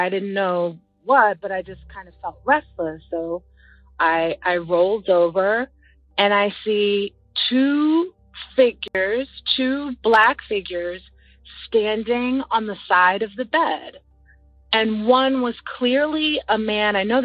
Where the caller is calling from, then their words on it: Silver Spring, Maryland, United States; I'm calling from Silver Spring, Maryland.